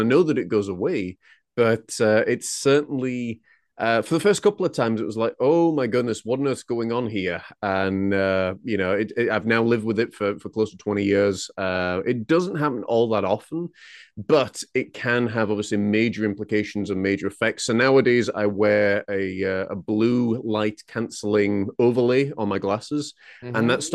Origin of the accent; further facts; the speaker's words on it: Huddersfield, Yorkshire and the Humber, United Kingdom; moved away as an adult; now in Scotland, United Kingdom; So I was actually born and raised in Huddersfield, West Yorkshire, which is in England, but I've lived in Scotland now for the past 14 years. I originally came up here as a youth minister